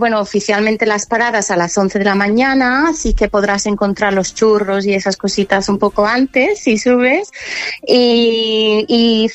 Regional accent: England, United Kingdom; Spanish is a second language; now in Finestrat, Spain; Yo, como soy, bueno, soy inglesa, soy británica

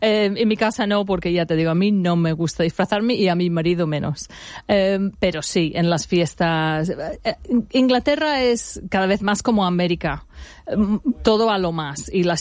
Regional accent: Alfaz del Pi, Valencian Community, Spain; la fiesta que tengo en mi pueblo, en Alfaz del Pi.

